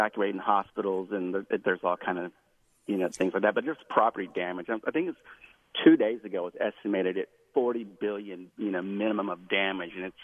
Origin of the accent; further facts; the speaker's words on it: Houston, Texas, United States; I have relatives all over Houston, because I'm from Houston